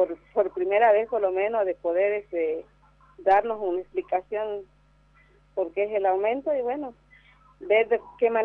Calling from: San Pedro de Jujuy, Jujuy, Argentina; Somos vecinos de San Pedro de Jujuy, acompañados por organizaciones sociales.

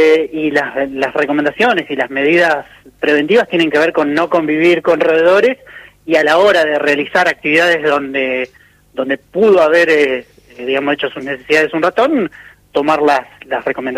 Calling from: Bariloche, Río Negro, Argentina; Está hablando a Bariloche, sí, al mismo lugar donde es el caso del fallecido.

